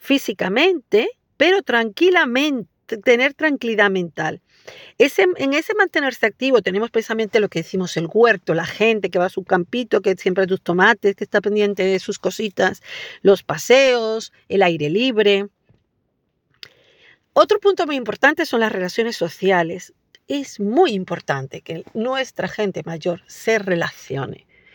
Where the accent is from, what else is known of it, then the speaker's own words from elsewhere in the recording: Galicia, Spain; actualmente somos de España la provincia con más longevidad